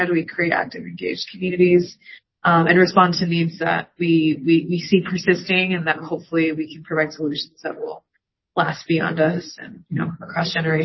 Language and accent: English; Utah, United States; I'm born and raised in Utah as well, so I've never called home anywhere else.